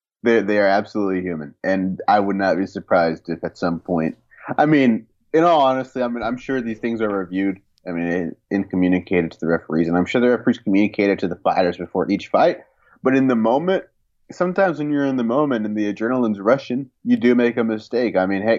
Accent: Texas, United States; The efficiency of bureaucracy in some states, including my home state of Texas, again, it makes these things difficult.

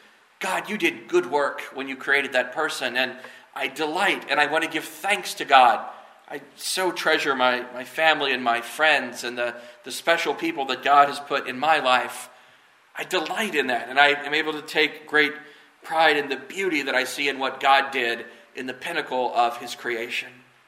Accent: Kansas, United States; You know, I grew up here in Kansas, I said, surrounded by the buffalo and the Sioux and Kansas tribes of our area

